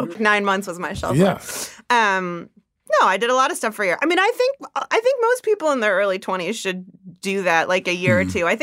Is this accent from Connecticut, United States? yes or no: no; California, United States; I'm from the East Bay, so I don't mess around with the Embarcadero, but that's cool.